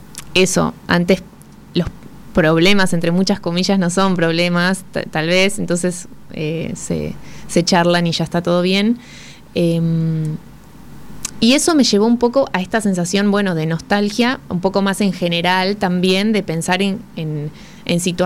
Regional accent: La Rioja, Argentina; also born or lived in Buenos Aires; En realidad nací acá en Buenos Aires, pero sí, a los meses me fui a vivir a La Rioja porque ahí ya vivían mis papás. Entonces, ahí me crié.

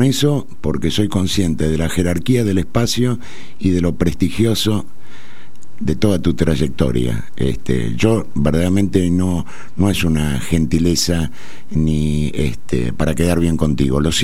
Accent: Argentina; soy un argentino felizmente casado desde hace 39 años.

